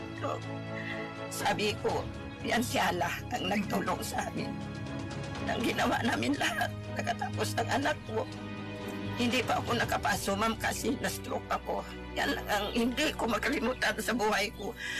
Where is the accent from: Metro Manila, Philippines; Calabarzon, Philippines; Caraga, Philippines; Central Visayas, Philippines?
Caraga, Philippines; taga-Agusan ako kasi mag-Agusan del Sur.